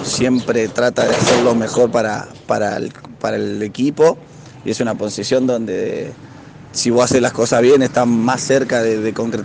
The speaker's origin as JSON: {"language": "Spanish", "town": "La Plata", "region": "Buenos Aires Province", "country": "Argentina", "said": "Yo soy de La Plata, de Buenos Aires"}